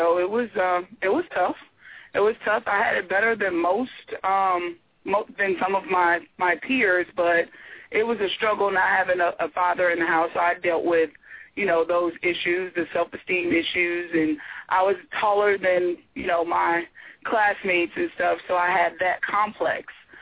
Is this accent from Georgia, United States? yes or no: no; Port Gibson, Mississippi, United States; I attended the local high school in my hometown of Port Gibson, Mississippi. It's Port Gibson High School.